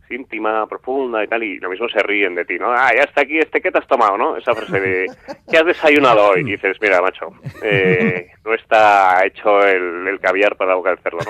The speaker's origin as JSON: {"language": "Spanish", "town": "Pamplona", "region": "Navarre", "country": "Spain", "said": "Será que soy de Pamplona y al final somos todos mucho más pudorosos"}